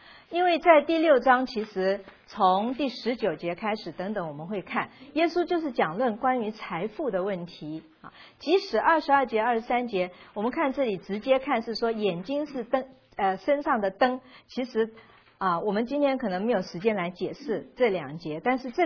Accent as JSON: {"language": "Chinese", "country": "China", "said": "所以为什么今天牧师在讲到的时候说到我们中国人很聪明，很晓得用这个旁门左道，"}